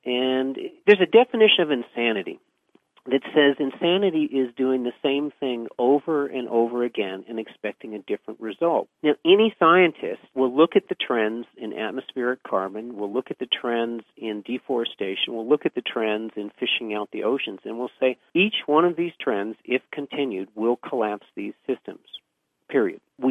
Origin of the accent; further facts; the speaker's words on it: New York, United States; Where I grew up in the East Coast in the Adirondack Mountains, all of the beautiful lakes that were abundant backcountry fishing and trout fisheries when I was a kid